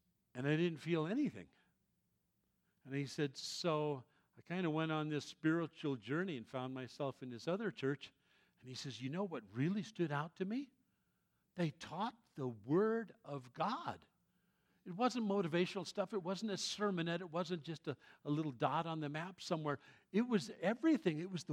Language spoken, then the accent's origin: English; New York City, New York, United States; I was raised Catholic in New York City myself for years and years.